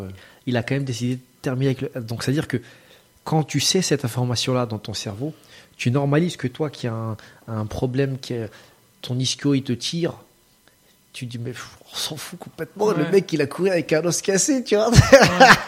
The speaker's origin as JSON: {"language": "French", "town": "Paris", "region": "Île-de-France", "country": "France", "tie": "born or raised there", "said": "C'est vu que moi, je suis parisien, que je suis né à Paris, j'y suis depuis toute ma vie."}